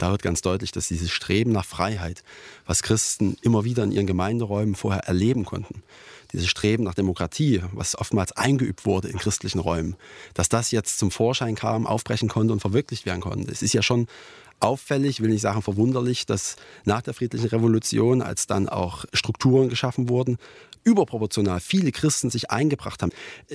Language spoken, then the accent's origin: German; Zwickau, Saxony, Germany; ich bin in einem christlichen Haushalt aufgewachsen in der Nähe von Zwickau.